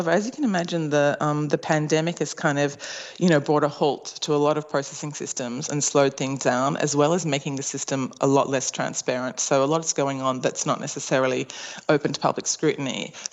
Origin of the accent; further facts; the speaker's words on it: Australia; as an Australian